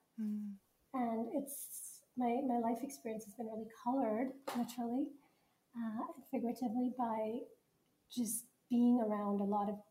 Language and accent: English; Montreal, Quebec, Canada; English is a second language; now in United States; And then I grew up in Canada, so I very much identify as a Canadian and a Quebecer as well, which is, I grew up in Montreal, speaking French. I think my identity is very much that of somebody who's multilingual and multicultural, multi-ethnic.